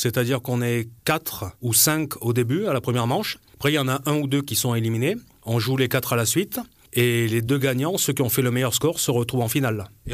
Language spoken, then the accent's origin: French; Collombey-Muraz, Valais, Switzerland; puisque moi, je suis de Colombey-Murat.